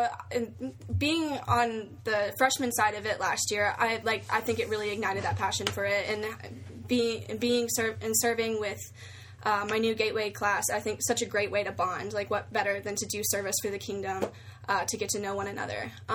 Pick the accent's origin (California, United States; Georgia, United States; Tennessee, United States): Tennessee, United States; Cleveland; I'm from Cleveland, Tennessee, and I'm a peer leader